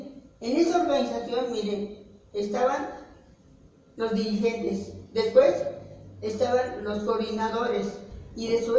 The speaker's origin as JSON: {"language": "Spanish", "country": "Mexico", "said": "Creo yo que como mexicanos tenemos derecho a una tierra donde vivir"}